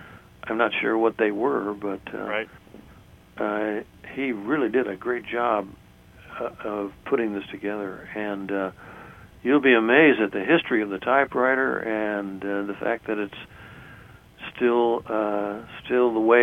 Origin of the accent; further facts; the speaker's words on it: Oklahoma City, Oklahoma, United States; And we grew up together in Oklahoma City.